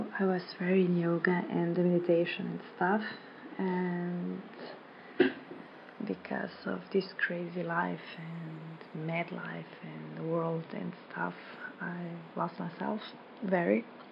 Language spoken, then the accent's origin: English; Slovenia; I am from Slovenia. Slovenia is a very small country in Europe between Italy and Croatia